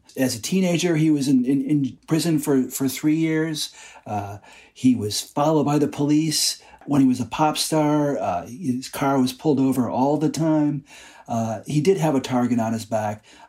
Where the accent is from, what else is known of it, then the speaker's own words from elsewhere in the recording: Detroit, Michigan, United States; I'm from Detroit. I'm from the Midwest. There's definitely a certain rising above your raising kind of vibe.